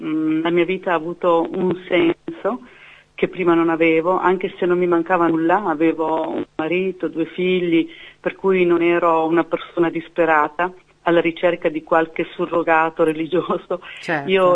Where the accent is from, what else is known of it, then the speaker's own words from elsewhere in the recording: Bari, Apulia, Italy; born there; now in Verona, Italy; io sono nata a Bari, in Puglia.